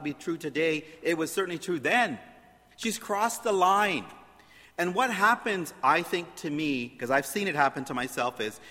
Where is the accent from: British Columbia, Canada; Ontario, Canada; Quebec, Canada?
Ontario, Canada; Brampton; I grew up in Brampton, so we didn't really know the country very well